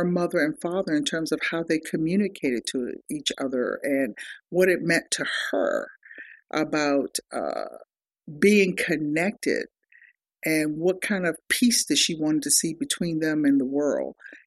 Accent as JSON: {"language": "English", "town": "Washington", "region": "District of Columbia", "country": "United States", "tie": "born or raised there", "said": "And when you're a kid growing up in Washington, D.C., and it was during the early 70s"}